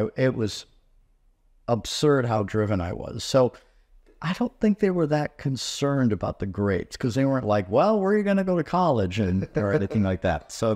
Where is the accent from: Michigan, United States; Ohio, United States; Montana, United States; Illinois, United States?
Michigan, United States; Yes, I was born in Michigan, and it was, you know, a lot of people have like, oh, I had such a tough life. I had a great life. I grew up on the lake and everything like that.